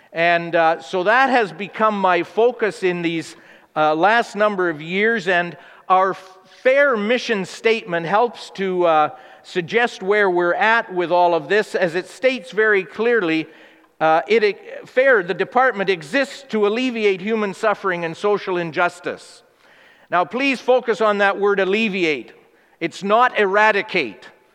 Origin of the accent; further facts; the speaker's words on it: Vancouver, British Columbia, Canada; I was born right here in Vancouver, British Columbia, raised in BC